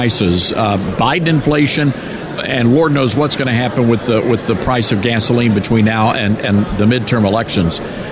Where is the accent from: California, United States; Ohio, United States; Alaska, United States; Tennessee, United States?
Tennessee, United States; And I got to brag on my home state of Tennessee.